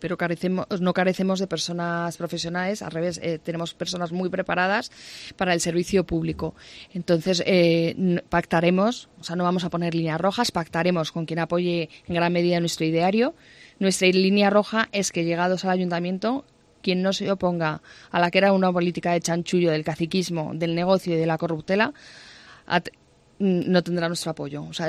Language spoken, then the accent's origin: Spanish; Community of Madrid, Spain; ya que soy madrileña, como muchos sabéis